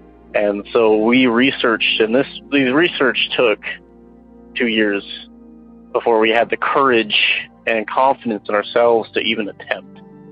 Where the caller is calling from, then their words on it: Utah, United States; Hello, I'm calling in from Utah. … I'm a really recent listener